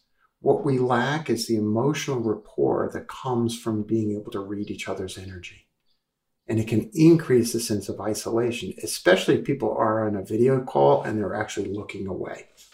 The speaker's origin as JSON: {"language": "English", "town": "Brooklyn", "region": "New York", "country": "United States", "tie": "born or raised there", "said": "You know, I grew up in Brooklyn. It's kind of obvious from my accent."}